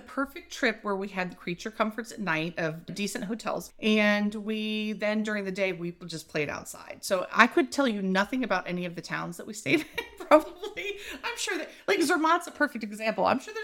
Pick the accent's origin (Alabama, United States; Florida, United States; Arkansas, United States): Florida, United States; So we're from Florida, where it's very flat.